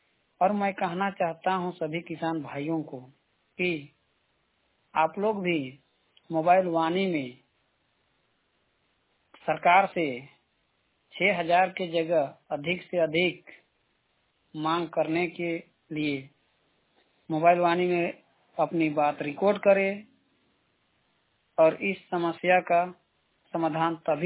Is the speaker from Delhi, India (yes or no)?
no; Budhmu, Jharkhand, India; बुढ़मो से हूँ।